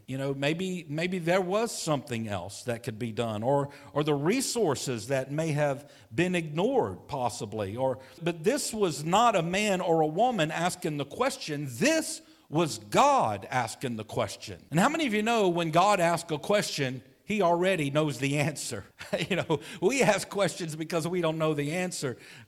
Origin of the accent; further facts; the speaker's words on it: United States; You know, because I'm an American, I have to come from the viewpoint of an American and how it applies to us in America.